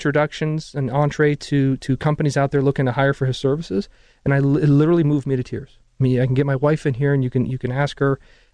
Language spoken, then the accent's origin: English; Erie, Pennsylvania, United States; I'm seriously giving thought to relocating some of our resources, dev resources, to Erie. It's my hometown.